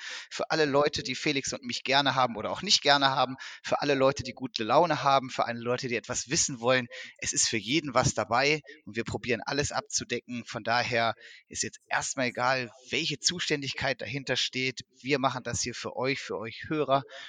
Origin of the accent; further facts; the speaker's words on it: Hanover, Lower Saxony, Germany; Und ich als Hannoveraner und Hochdeutscher vom Fach weiß ich, dass zu richtig ist.